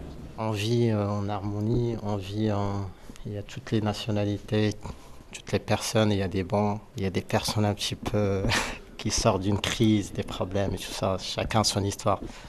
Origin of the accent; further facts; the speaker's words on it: Morocco; On se comprend parce que lui il est marocain, je suis marocain.